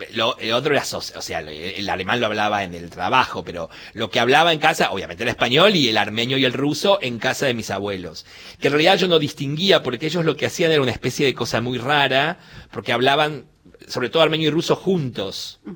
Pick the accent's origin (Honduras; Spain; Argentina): Argentina; Buenos Aires; yo nací en el Alemán, pero después vivimos mucho tiempo en Villaluro, en Lope de Vega y San Blas, cerca de Jonte y Lope de Vega, y de ahí nos mudamos a lo que es hoy Las Cañitas, a Ollero Luis María Campos.